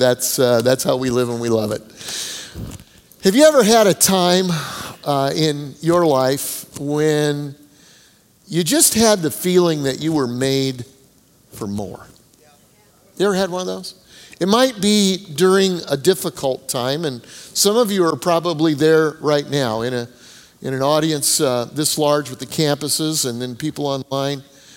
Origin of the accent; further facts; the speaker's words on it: Denver, Colorado, United States; My dad was a pastor, and I grew up in Denver, Colorado, like the Broncos.